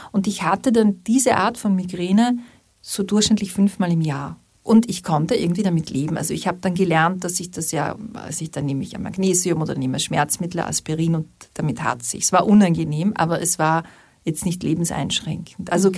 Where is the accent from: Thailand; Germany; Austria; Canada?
Austria; Klagenfurt, Carinthia; also ich komme aus Klagenfurt.